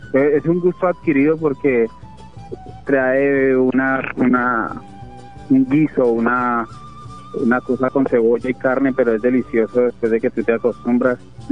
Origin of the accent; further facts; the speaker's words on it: Bogotá, Colombia; also born or lived in Chile; yo originalmente soy de Bogotá, Colombia, pero yo viví muchos años en Chile.